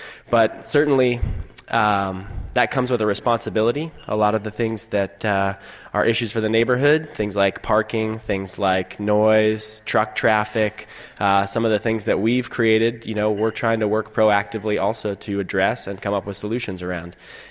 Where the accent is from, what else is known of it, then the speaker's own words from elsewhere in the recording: Eugene, Oregon, United States; So I grew up in Eugene and am a native who moved away and realized that we have something special here. So I came back to start my business here in Eugene.